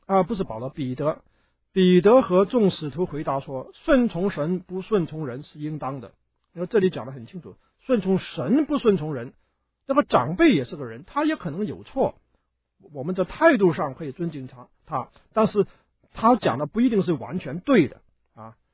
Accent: China; 我们中国人基督徒也好，我们不要长者心态太重啊

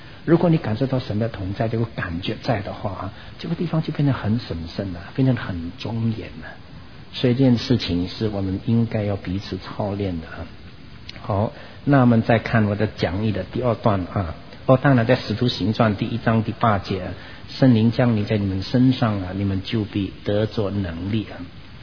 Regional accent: Indonesia; 我因为我是在印尼长大

